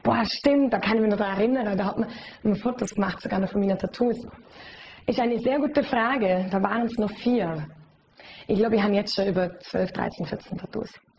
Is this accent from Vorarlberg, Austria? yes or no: yes; Vorarlberg, Austria; weil man mir als Vorarlbergerin gemeint hat, ich sei ja Schweizerin. Und da hat es mir zugetan, weil das ist einfach kein Schweizer Dialekt, was wir reden.